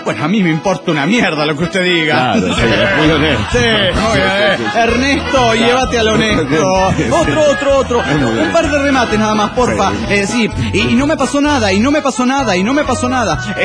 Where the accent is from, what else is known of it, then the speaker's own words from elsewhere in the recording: Huaraz, Ancash, Peru; de Huaraz, Perú.